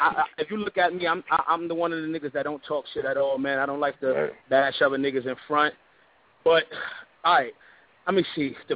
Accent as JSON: {"language": "English", "town": "Harlem", "region": "New York", "country": "United States", "said": "So nigga, I couldn't lose, nigga. I'm from Harlem."}